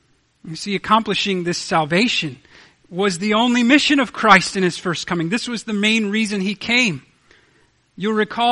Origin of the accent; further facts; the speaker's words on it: St. Louis, Missouri, United States; the church I grew up in St. Louis